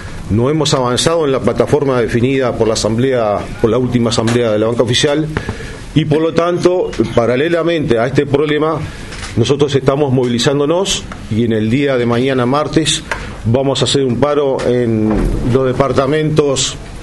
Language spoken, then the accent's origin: Spanish; Uruguay; como uruguayos, como trabajadores de la banca oficial, defendemos la permanencia del banco en estos lugares